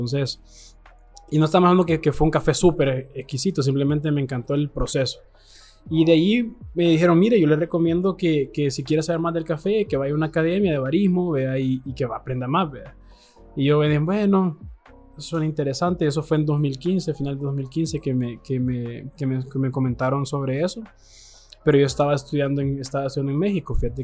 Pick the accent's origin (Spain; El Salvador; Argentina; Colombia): El Salvador; como buen salvadoreño